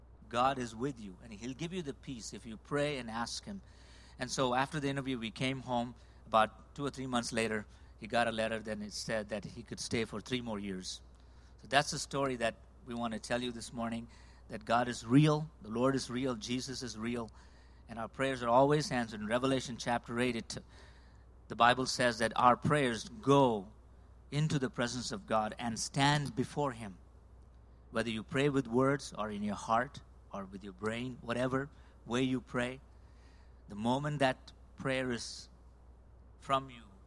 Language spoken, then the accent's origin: English; India; English is a second language; I'm from India